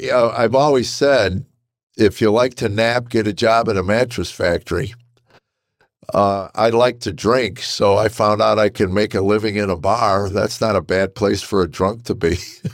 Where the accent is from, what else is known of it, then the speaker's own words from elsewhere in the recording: Chicago, Illinois, United States; Well, born and raised in Chicago and started a comedy career in 1978 in Chicago.